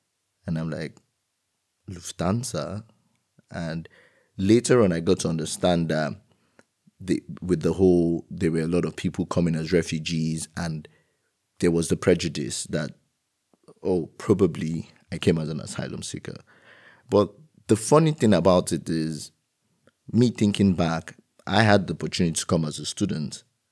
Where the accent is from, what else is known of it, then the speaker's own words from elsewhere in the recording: Nigeria; English is a second language; moved away as an adult; now in Germany; I came from Nigeria and I had to come with a blocked account of almost 10,000 euros